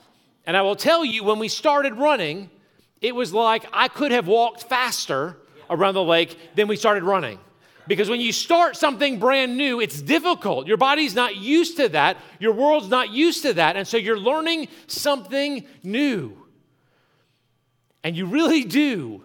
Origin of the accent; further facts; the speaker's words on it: Newport News, Virginia, United States; born there; If I look at from when I was born in Newport News, Virginia, son of a naval officer